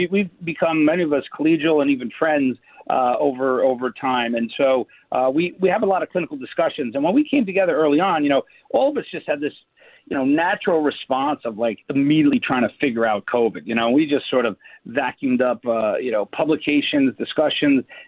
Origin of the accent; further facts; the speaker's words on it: New York City, New York, United States; I took a leave from the university I'm a New Yorker, so I came back home.